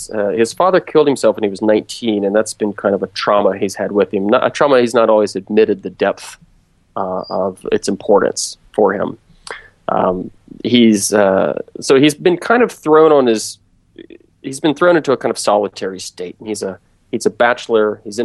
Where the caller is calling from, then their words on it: San Francisco, California, United States; San Francisco, which is where I'm from, or where I live, I should say.